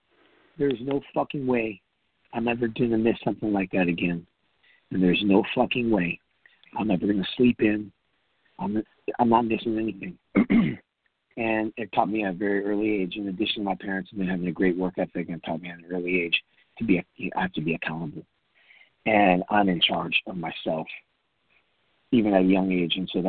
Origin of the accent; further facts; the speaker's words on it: Wisconsin, United States; I'm from Wisconsin, so hey, bowling, beer, bowling alleys, that was kind of normal.